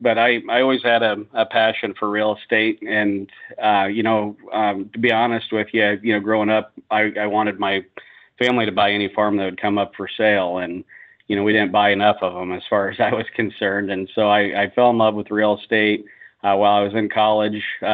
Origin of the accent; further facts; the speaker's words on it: Iowa, United States; So I grew up in Warren County, Iowa, just south of Des Moines.